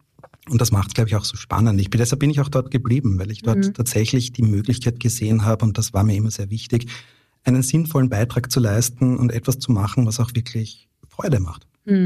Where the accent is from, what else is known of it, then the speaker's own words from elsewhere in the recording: Vienna, Austria; ich habe eine wahnsinnige Liebe und Bindung zu meiner Heimatstadt Wien